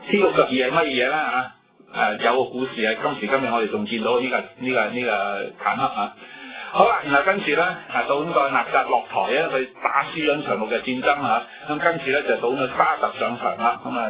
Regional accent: China; 佢哋係計陰歷嘅，同我哋中國人一樣啦

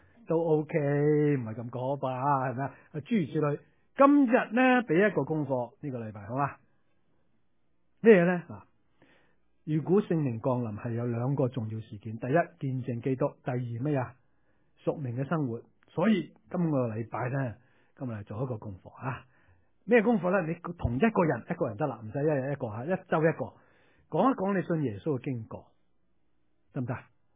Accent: China; now in United States; 我们中国人有没有传统啊？有，拜祖先怎么可以改变的，是不是？哇，几多執着啊，我哋啊，好多規條㗎嘛，嚟咗美國松咗好多

